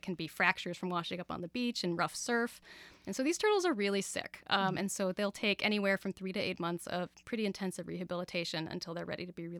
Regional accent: Scituate, Massachusetts, United States; I grew up in Scituate

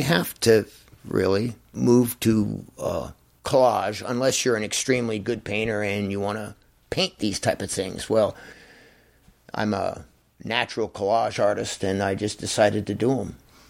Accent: United States; I'm an American artist that has become slightly disillusioned with my country.

